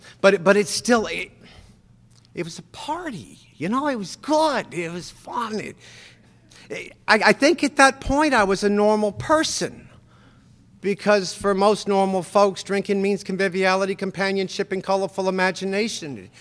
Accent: Pittsburgh, Pennsylvania, United States; And I was disenrolled from Pittsburgh Public Schools for lack of attendance.

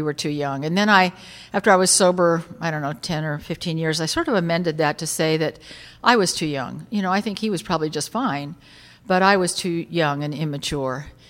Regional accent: Newport Beach, California, United States; I found out the one liquor store in Newport Beach where I grew up in California

